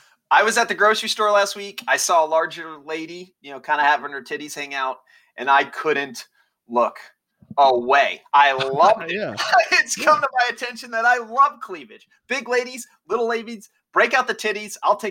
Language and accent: English; Iowa, United States; And I'm also, you know, I'm from Iowa.